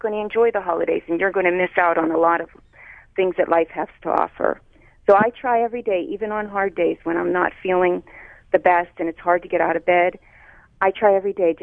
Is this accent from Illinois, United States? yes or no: no; Pittsburgh, Pennsylvania, United States; now in Plum, United States; I'm from Greenfield, in the city of Pittsburgh.